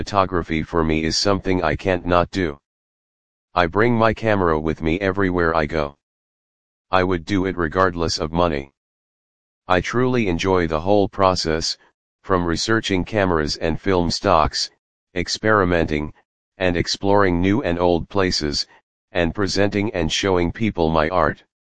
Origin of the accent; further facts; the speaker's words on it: Vancouver, British Columbia, Canada; growing up in Vancouver I did and do a lot of hiking and nature exploration.